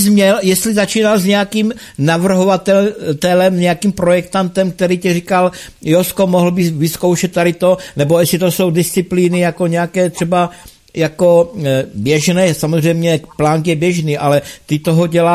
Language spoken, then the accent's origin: Czech; Mostkovice, Olomouc Region, Czechia; já jsem rodák z Mostkovic, jo? Je to ta Drahanská vrchovina tam, takže Plunovská přehrada.